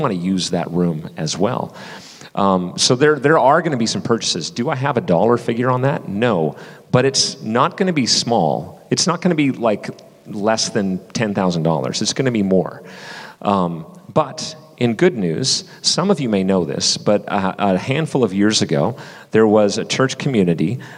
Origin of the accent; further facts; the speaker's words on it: Canada; because I'm so Canadian